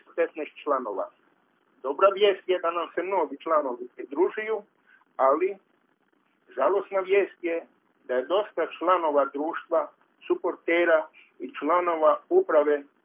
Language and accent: Croatian; Karlovac County, Croatia; Mi smo iz Karlovačke županije